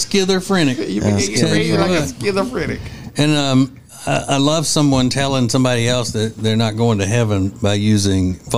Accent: Winfield, Louisiana, United States; That's the way the people in my hometown of Winfield, Louisiana would say somebody's addicted.

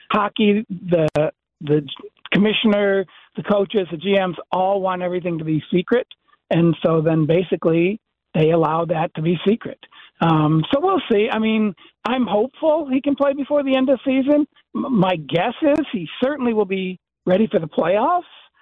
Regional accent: Michigan, United States; I'm from Michigan

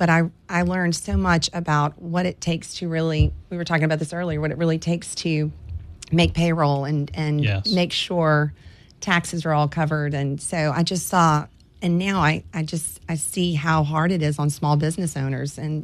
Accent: Port Allen, Louisiana, United States; also born or lived in Baton Rouge; I'm from Baton Rouge. Well, I grew up in Port Allen, went to high school in Baton Rouge and went to LSU.

